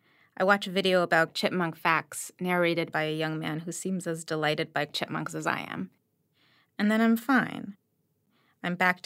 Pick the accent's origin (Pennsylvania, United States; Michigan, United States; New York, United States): New York, United States; Maybe it's because I grew up in New York under Giuliani